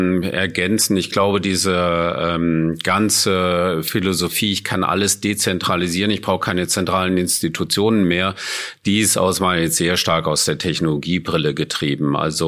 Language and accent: German; Germany; das sind eigentlich Dinge, wo wir mit groß geworden sind in Deutschland